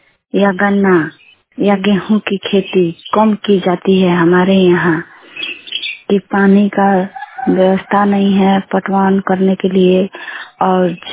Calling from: Simri, Bihar, India; घर सिमरी, थाना पोस्ट कोनाहा, पंचायत रुपोलिया, जिला पश्चिमी चंपारण से बोल रहे हैं

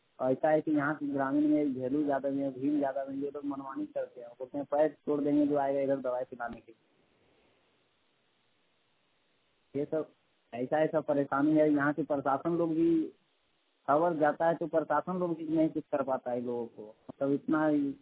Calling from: Khaira, Bihar, India; ग्राम अरनुमा ward थाना खैरा जिला जमुई से बोल रहा हूँ।

